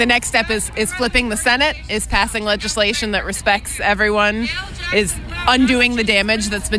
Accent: Weymouth, Massachusetts, United States; I'm from Weymouth.

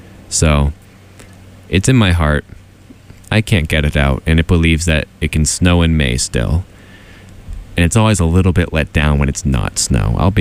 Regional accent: Washington, District of Columbia, United States; That always reminds me of home, because we have lots. I'm from Washington, D.C. We got cherry blossoms all over the place.

